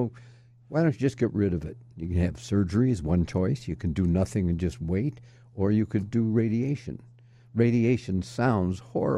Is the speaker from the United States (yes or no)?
yes; Chicago, Illinois, United States; I lived off and on in the South Side as I was older. But I was born there, but I grew up in Rogers Park.